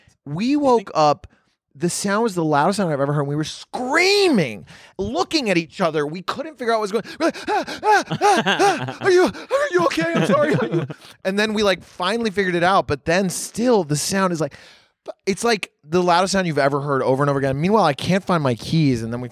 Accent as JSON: {"language": "English", "region": "Tennessee", "country": "United States", "tie": "born or raised there", "said": "My mom's Colombian and we grew up in Tennessee and that's where we lived."}